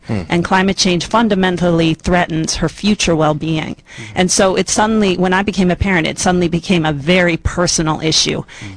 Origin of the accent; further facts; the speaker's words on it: New York, United States; I'm from New York. I'm an urban girl. I grew up in the city, and I saw how a very, very highly urbanized, very polluted environment could be improved over the decades